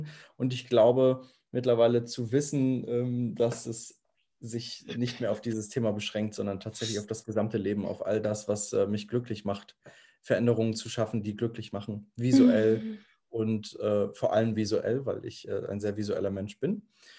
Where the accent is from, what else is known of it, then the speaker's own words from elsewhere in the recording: Lübeck, Schleswig-Holstein, Germany; komme ursprünglich aus Lübeck, bin gebürtiger Lübecker